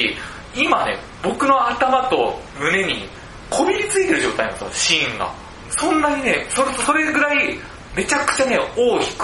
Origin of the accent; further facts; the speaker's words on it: Fukuoka, Japan; あの、僕、地元福岡なんですよ。